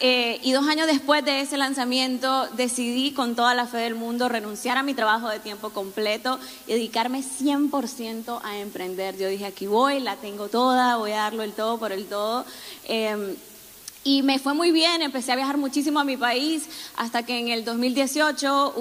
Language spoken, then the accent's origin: Spanish; Nicaragua; now in United States; soy nicaragüense, radicada acá en los Estados Unidos hace 12 años.